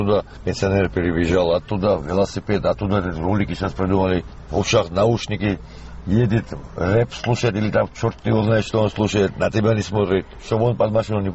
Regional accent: Sukhumi, Abkhazia, Georgia; Мы не имели права сказать, что я абхаз, что я грузин, что я грек. У нас было одно слово, я сухумчанин.

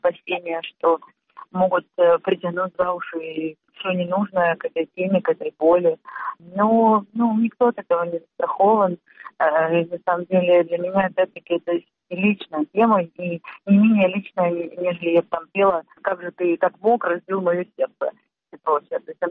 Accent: Crimea, Ukraine; now in Kyiv, Ukraine; для меня дом, конечно, это все-таки Крым. Все-таки это ощущение родины 100%. Это там, где похоронены мои бабушки, дедушки и так далее.

